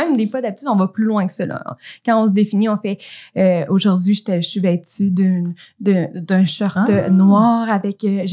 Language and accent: French; Nicolet, Quebec, Canada; Moi, je suis de Nicolet.